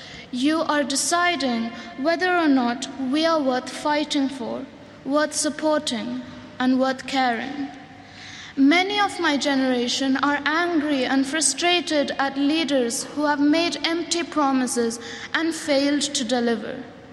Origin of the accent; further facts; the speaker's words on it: India; I'm not just a girl from India.